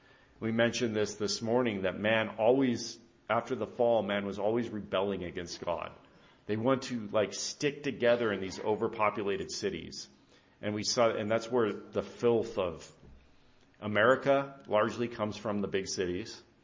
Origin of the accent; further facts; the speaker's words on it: Colorado, United States; We're from Colorado. You might think, well, we've got higher mountains.